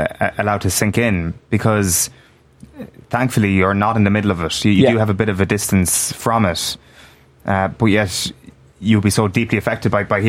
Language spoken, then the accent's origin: English; Ireland; As Irish people, we have the luxury to be able to switch this on and off in our own minds.